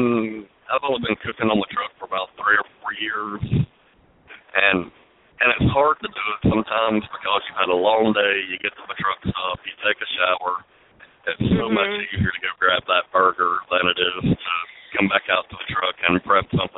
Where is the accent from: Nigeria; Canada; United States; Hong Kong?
United States; Alabama; The toughest thing for me was growing up in Alabama.